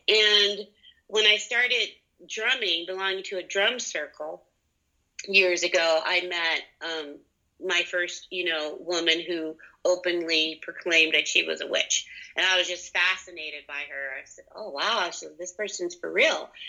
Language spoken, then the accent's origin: English; California, United States; So I was born in the 60s, and I was raised in Southern Cal in the 70s, which was a very magical place.